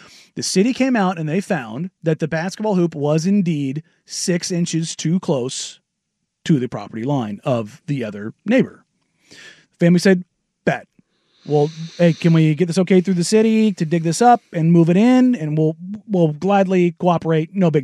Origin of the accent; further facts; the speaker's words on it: Beaverton, Oregon, United States; My house growing up in Beaverton was on the corner